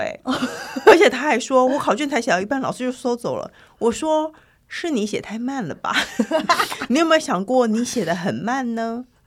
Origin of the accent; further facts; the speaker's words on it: Taiwan; first language Chinese; 我们都是台湾人，我们中文一定会好，因为我们平常都是中文母语啊。